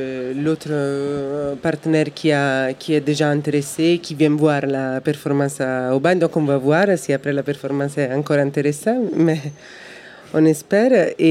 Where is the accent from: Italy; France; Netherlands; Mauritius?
Italy; On est italien.